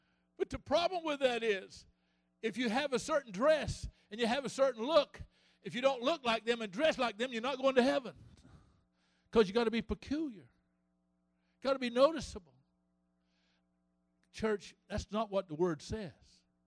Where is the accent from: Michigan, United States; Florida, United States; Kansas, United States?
Florida, United States; I'm from Florida. And when I go back home, I have trouble eating because they have ruined me in Louisiana.